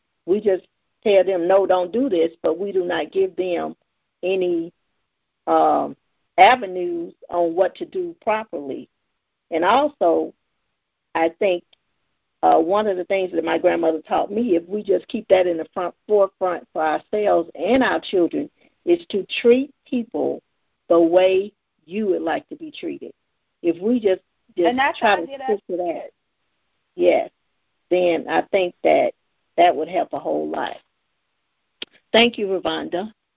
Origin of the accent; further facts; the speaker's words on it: Louisiana, United States; And plus, I was raised in Louisiana.